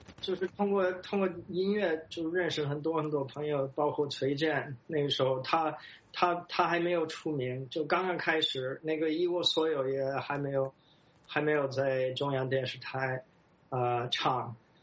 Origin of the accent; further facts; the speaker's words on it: United States; Chinese is a second language; also born or lived in China; 我们就是美国人受教育是你批评一个东西是因为你很喜欢它